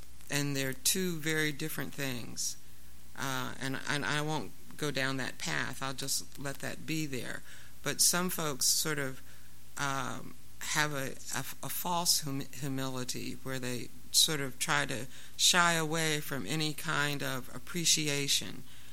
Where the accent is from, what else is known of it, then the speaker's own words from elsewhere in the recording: Ohio, United States; I grew up in Ohio. I grew up out in the middle of cornfields. I grew up in cornfields.